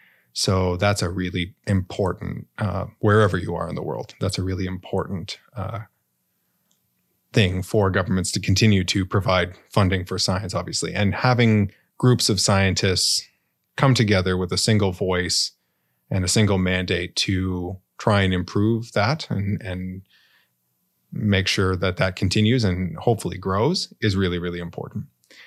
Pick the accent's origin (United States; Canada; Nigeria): Canada; I mean, as a Canadian citizen, I can call him up.